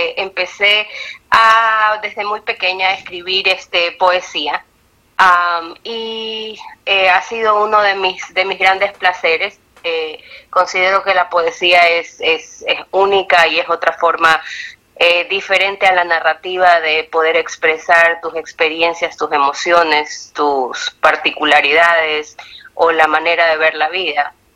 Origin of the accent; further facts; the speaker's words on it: Ecuador; moved away; also born or lived in England; Hubo una brecha porque me fui de Ecuador a Inglaterra, estudié... profundicé más y perfeccioné el inglés, estudié en Brighton